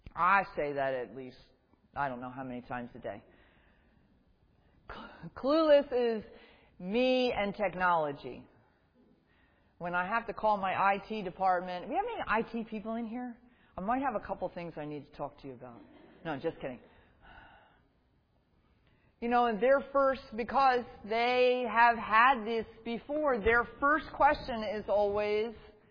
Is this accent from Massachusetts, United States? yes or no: no; New Jersey, United States; So I do love the beach. I grew up in South Jersey, so sorry.